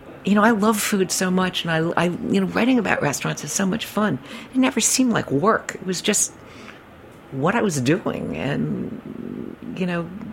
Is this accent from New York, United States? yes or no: yes; New York, United States; You know, and I'm a New Yorker.